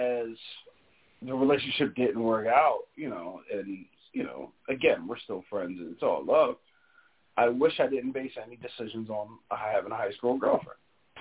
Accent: New Jersey, United States; I really considered going to Delaware just because that was right down the street from where we grew up in Jersey.

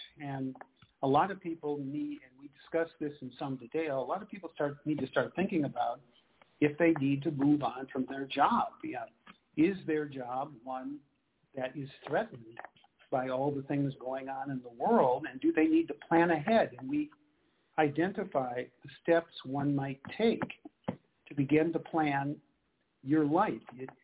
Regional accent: Madison, Wisconsin, United States; But maybe that comes from my Midwestern background and Midwestern work ethic. You know, I grew up in Wisconsin, in Madison, Wisconsin. I went to the University of Wisconsin.

